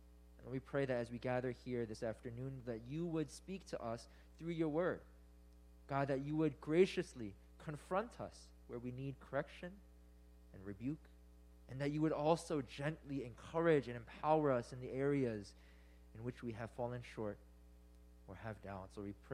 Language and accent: English; United States; maybe particularly because we're American, it is easier for us to think of our lives in more individual terms, right?